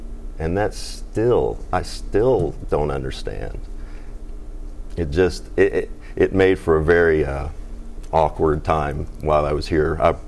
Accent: Owensboro, Kentucky, United States; I'm from Kentucky. I'm a Kentuckian. I grew up in Owensboro.

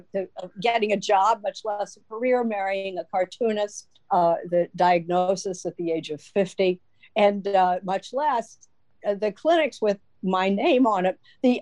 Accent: Midwest, United States; I, being a Midwesterner, humbly agreed.

